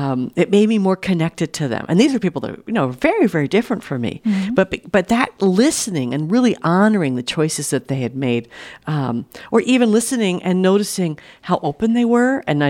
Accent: East Coast, United States; And I'm from the East Coast, so I can beat that number. I can talk way faster than that, because that's what we did on the East Coast.

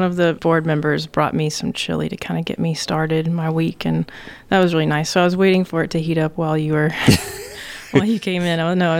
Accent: Little Rock, Arkansas, United States; moved away as an adult; Well, you know, I grew up in Little Rock, Arkansas, and after college, I really just needed to get out. So I got my work visa and moved to London, England.

